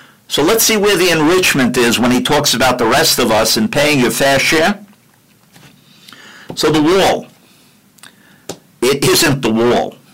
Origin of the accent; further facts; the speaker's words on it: New York City, New York, United States; I come from New York City.